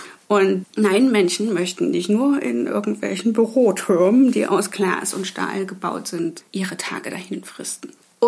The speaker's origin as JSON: {"language": "German", "town": "Leipzig", "region": "Saxony", "country": "Germany", "tie": "born or raised there", "said": "gehen wir zurück in meine Heimatstadt Leipzig."}